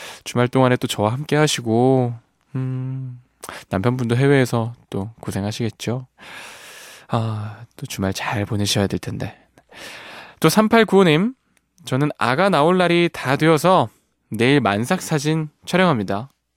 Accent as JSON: {"language": "Korean", "town": "Jindo", "region": "South Jeolla", "country": "South Korea", "tie": "born or raised there", "said": "저의 고향, 어머님의 고향 진도입니다."}